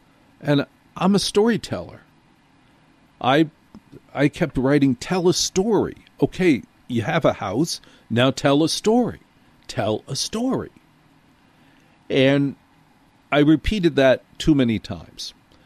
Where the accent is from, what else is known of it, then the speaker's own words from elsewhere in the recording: Maplewood, New Jersey, United States; I grew up in Maplewood, New Jersey. The northeast corner of the state, 20 minutes from Manhattan.